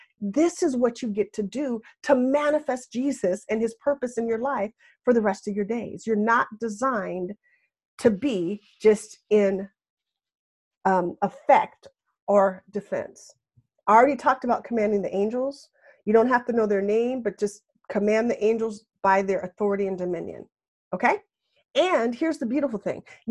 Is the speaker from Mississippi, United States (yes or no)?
no; Washington, United States; And I grew up with the Seattle Seahawks. I'm from Washington State. And we had season tickets most of my life.